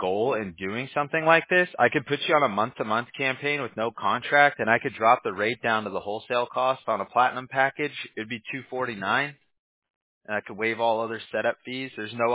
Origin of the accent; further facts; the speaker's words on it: California, United States; I mean, for me, everywhere in Ohio is right down the street. I grew up in California.